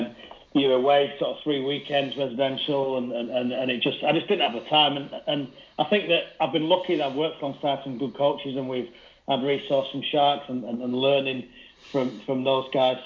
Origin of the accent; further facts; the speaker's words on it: York, Yorkshire and the Humber, United Kingdom; I grew up in York, so I played rugby league for most of my life.